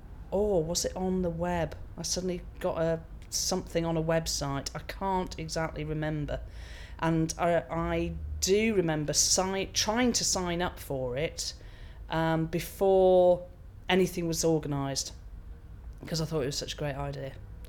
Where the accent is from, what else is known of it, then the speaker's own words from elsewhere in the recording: North West England, United Kingdom; also born or lived in London; I grew up in a very landlocked place. I grew up in Cheshire near Manchester, and I've gravitated down south and also to the sea.